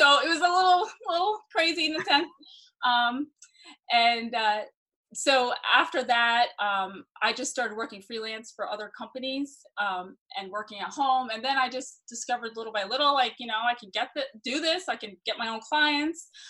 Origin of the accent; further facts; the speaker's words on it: New Jersey, United States; So I grew up in New Jersey and I had a very supportive family in the arts.